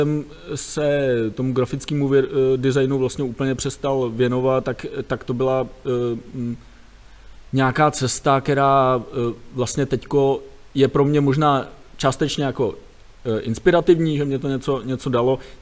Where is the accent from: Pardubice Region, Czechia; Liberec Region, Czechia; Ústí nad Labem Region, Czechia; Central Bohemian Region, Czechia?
Central Bohemian Region, Czechia; Rakovník; Tak, jsem z Rakovníka, ano.